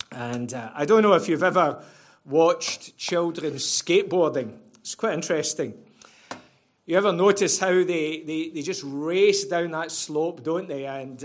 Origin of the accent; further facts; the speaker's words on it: Scotland, United Kingdom; I know that Ben said that I was from Scotland.